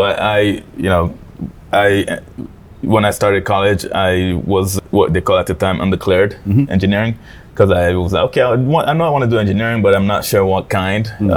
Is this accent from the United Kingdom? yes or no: no; Togo; So I was born and raised in Togo, which is a tiny little country in West Africa.